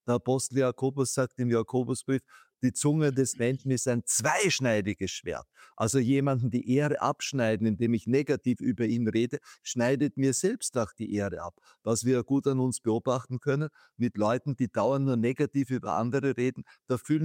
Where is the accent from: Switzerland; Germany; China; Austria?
Austria; Vienna; born there; Ich bin ein geborener Wiener